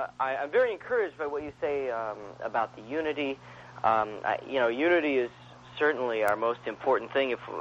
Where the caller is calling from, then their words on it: Berkeley, California, United States; I'm calling from Berkeley.